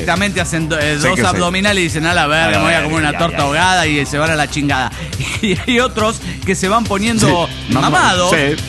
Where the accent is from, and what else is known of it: Mendoza, Argentina; born or raised there